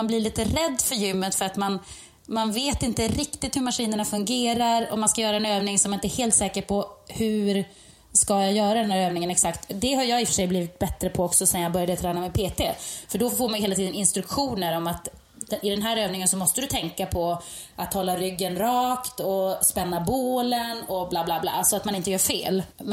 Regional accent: Jokkmokk, Norrbotten County, Sweden; Och jag är ju från Jokkmokk också, jag borde ju klara det där.

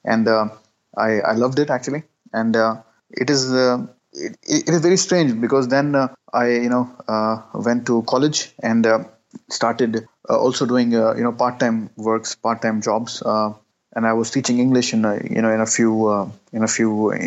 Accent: Karachi, Sindh, Pakistan; I'm born and raised in Karachi. Okay, Karachi is the largest city of Pakistan, the economic capital, right? The heart of Pakistan, I would say. Mm. And I'm born and raised there. We are seven siblings. I'm the eldest, right? And being born in the 80s

